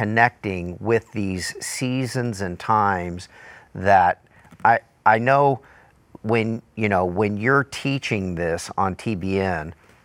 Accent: United States; The idea or the understanding is a little foreign to us, regular, you know, American church folk. We grew up kind of in the Assemblies of God stream of church here.

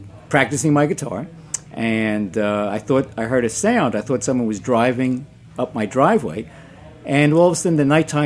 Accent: Linden, New Jersey, United States; I grew up in Linden, New Jersey.

